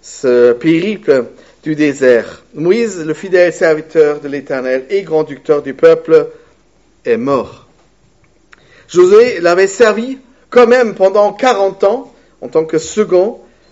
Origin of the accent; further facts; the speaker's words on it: Bremen, Germany; À Brême, ma ville natale, on dit toute bonne chose doit être faite et dite au moins trois fois.